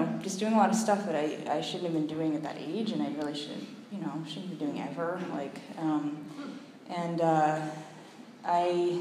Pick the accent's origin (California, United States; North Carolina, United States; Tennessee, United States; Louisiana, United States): California, United States; San Francisco; I'm from San Francisco, and both my parents are alcoholic